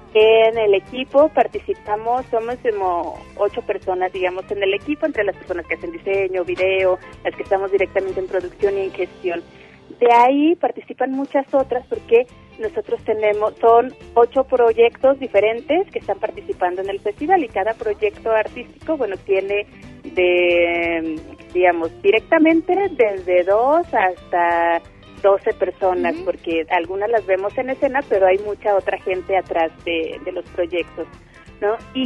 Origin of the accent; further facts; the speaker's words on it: Jalisco, Mexico; now in Buenos Aires, Argentina; yo soy de acá de Jalisco, me fui a Buenos Aires hace 5 años